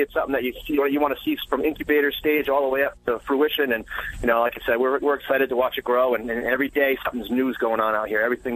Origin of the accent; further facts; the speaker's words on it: Connecticut, United States; I grew up in Connecticut and I played on a Donna Ross golf course.